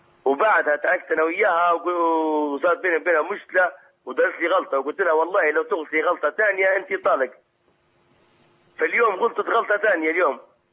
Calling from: Libya; والله انا من ليبيا اكلم فيك

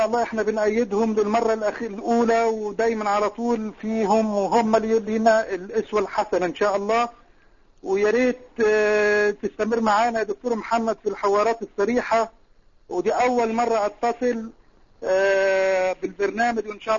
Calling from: Saudi Arabia; أنا بكلمك حضرتك من السعودية

